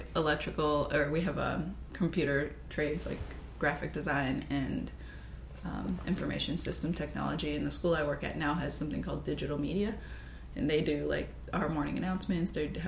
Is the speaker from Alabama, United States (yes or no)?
no; Trumbull, Connecticut, United States; I know, like, I mean, we grew up in Trumbull.